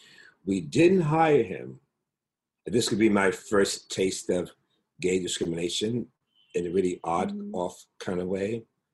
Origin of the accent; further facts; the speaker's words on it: Bronx, New York, United States; I grew up in the South Bronx in the hood.